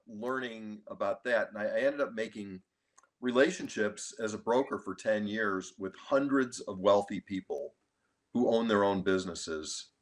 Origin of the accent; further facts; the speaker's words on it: Highland Park, Illinois, United States; I grew up in Highland Park, which is a northern suburb. So I've been here all my life. 64 years.